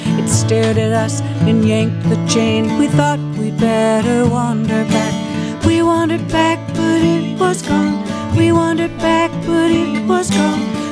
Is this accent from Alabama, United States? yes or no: no; Minneapolis, Minnesota, United States; now in -; I just happened to live out in the boonies, and I was born and raised in Minneapolis, so it was quite a switch